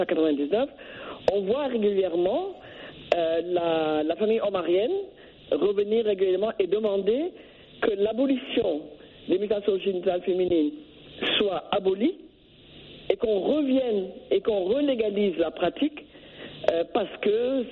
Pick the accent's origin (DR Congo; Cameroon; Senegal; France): Senegal; et plus précisément au Sénégal, puisque je suis sénégalaise